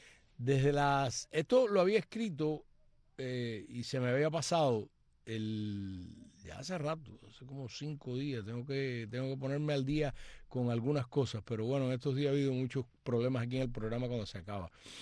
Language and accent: Spanish; Cuba; yo soy una cubana para el bien y no para el mal